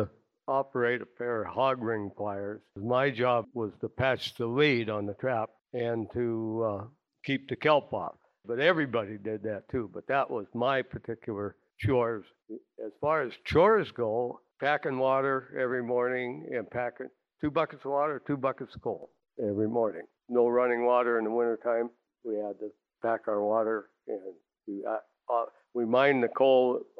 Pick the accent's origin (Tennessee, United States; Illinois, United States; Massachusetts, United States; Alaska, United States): Alaska, United States; Seldovia; born there; I was born in the Harrington cabin, which is now up at the museum. My grandkids say that I'm ancient because I was born in a museum. My mother didn't get to Seldovia to the hospital.